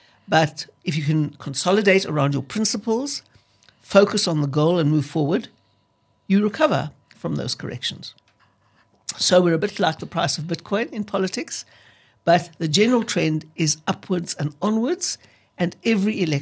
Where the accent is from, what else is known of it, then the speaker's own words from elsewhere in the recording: Johannesburg, Gauteng, South Africa; I'm a Joburg girl. I was born here in Hillbrow, actually, in Esland Street. I was raised here. I went to school here.